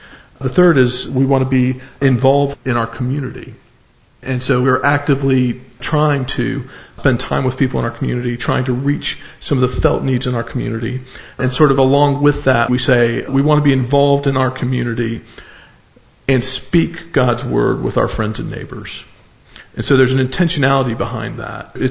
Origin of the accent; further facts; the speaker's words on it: the South, United States; accent: southern; now in United Kingdom; So I'm getting my southern accent back, which is exciting for me.